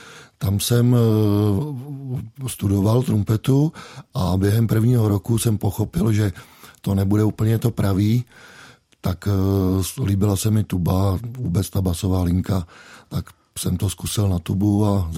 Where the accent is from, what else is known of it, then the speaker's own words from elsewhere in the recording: Havlíčkův Brod, Vysočina Region, Czechia; Tak já pocházím z Vysočiny, tam, kde bydlím. Narodil jsem se v Havlíčkově Brodě a v současné době bydlím v Leškovicích